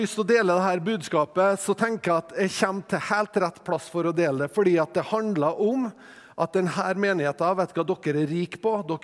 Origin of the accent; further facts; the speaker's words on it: Tingvoll, Møre og Romsdal, Norway; Og så er jeg jo fra Tingvoll, det jo liksom nede i fjorden